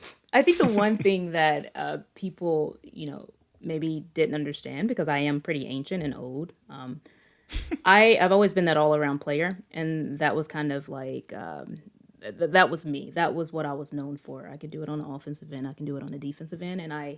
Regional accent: Louisiana, United States; I grew up in Northwest Louisiana.

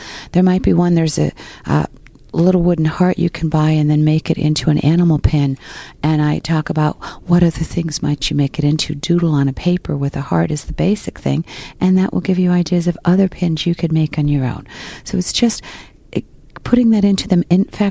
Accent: Connecticut, United States; Well, I grew up in Connecticut in a little country village where I lived two houses from one grandmother and 5 miles from the other.

